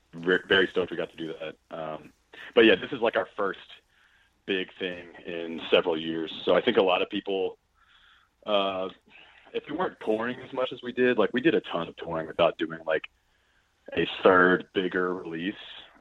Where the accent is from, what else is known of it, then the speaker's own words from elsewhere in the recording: Birmingham, Alabama, United States; also born or lived in Montgomery; now in Nashville, United States; Yeah, so I was born in Montgomery, Alabama, then moved here as a kid in Birmingham. Grew up here.